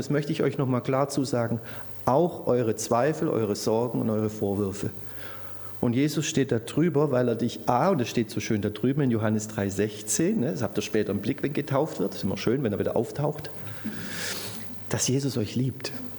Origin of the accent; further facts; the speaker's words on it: Baden-Württemberg, Germany; Oder die Inflation aufhört, als Schwabe.